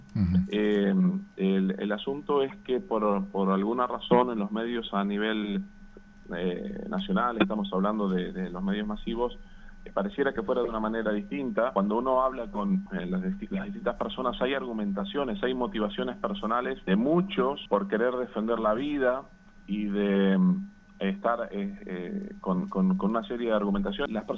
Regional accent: Argentina; los valores propios que hemos tenido siempre como ciudadanos argentinos.

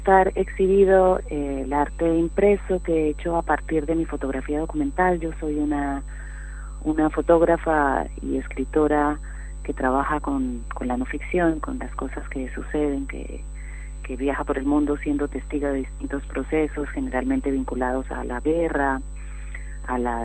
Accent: Colombia; born there; Sí, yo nací en Colombia

